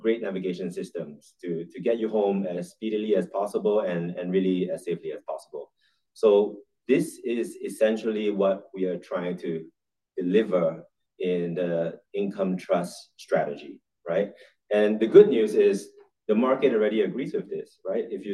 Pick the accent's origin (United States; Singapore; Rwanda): Singapore; Personally, I'm Singaporean. I've been born and raised in Asia